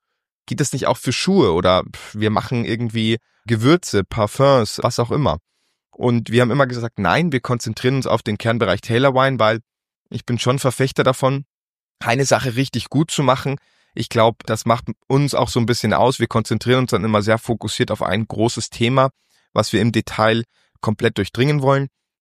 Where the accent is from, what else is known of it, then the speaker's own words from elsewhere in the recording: Dingolfing, Bavaria, Germany; born there; also born or lived in Spain / Munich / Hamburg; Also ich muss natürlich dazu sagen, ich bin hier geboren. Also ich bin gebürtiger Dingolfinger, war aber gar nicht so lange per se hier, sondern immer irgendwie unterwegs, ob im Ausland oder in Spanien oder in München oder in Hamburg.